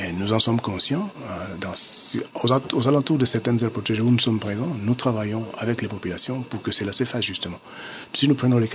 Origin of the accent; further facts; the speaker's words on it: DR Congo; en tant que Congolais, nous devons faire un effort de protéger les forêts